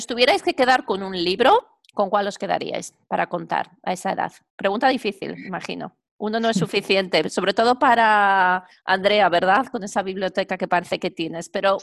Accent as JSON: {"language": "Spanish", "country": "Spain", "said": "Bueno, yo soy española"}